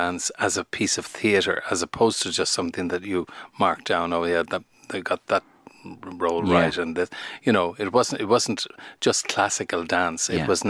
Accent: Ireland; okay, we're Irish. We can reach back into the tradition

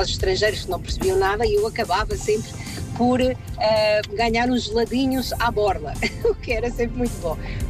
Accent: Alentejo, Portugal; como sou do Alentejo, e tinha de ir de autocarro

